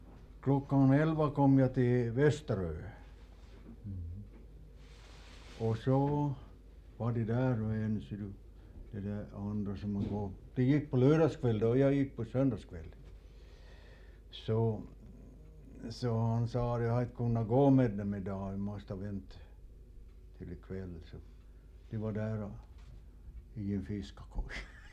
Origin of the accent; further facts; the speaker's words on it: Turku, Southwest Finland, Finland; moved away; Jag kommer från Åbo, ja.